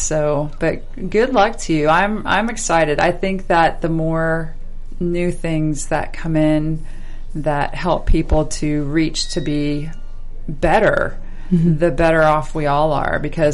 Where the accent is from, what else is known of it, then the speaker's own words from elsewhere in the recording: California, United States; Because I'm from California.